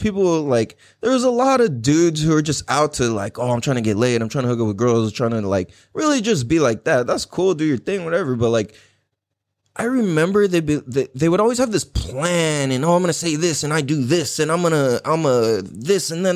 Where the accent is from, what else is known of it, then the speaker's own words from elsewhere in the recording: San Diego, California, United States; Growing up in Mira Mesa, Mecca Town, what up?